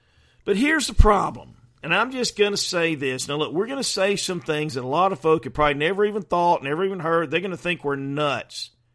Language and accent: English; South Carolina, United States; I was born in South Carolina, raised in the 60s and 70s, know all about what happened back then.